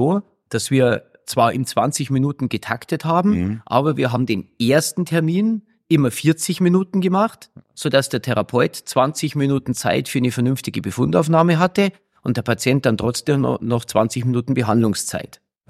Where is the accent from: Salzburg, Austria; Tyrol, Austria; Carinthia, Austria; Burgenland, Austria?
Tyrol, Austria; Kitzbühel; also born or lived in Munich / Dachau; Ich bin eigentlich geboren in München, habe aber die ersten 5 Jahre in Dachau verbracht, weil meine Mutter aus Dachau ist und bin aber dann mit meiner Familie umgezogen nach Kitzbühel, nach Tirol, weil mein Vater Kitzbühler ist